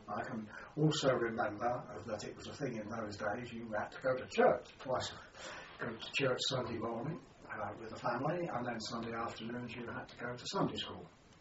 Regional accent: London, United Kingdom; born there; I was born in Acton, at London, Westray, on the 4th of May 1925.

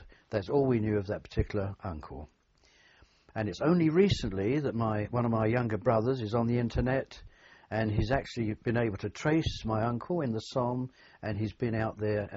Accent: Kennington, London, United Kingdom; I was born in Kennington, Westminster, actually, and lived in Kennington until such time as I was called up into the army.

